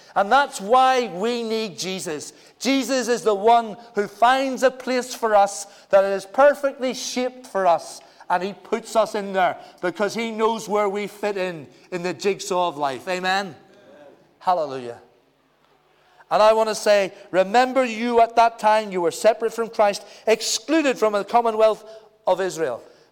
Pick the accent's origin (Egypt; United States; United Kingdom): United Kingdom; Northern Ireland; I want to say that I'm Irish, but I don't know whether I was included in that, because I'm a northerner, and I'm British.